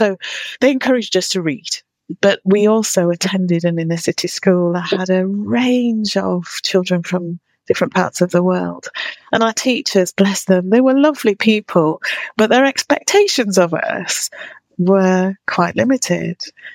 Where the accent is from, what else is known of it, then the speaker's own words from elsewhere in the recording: Leeds, Yorkshire and the Humber, United Kingdom; I come from Leeds. I'm a Yorkshire lass, and inner city Leeds as well.